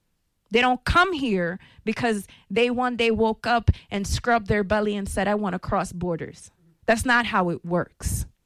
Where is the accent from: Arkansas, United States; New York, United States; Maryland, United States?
New York, United States; I'm from New York. We know it.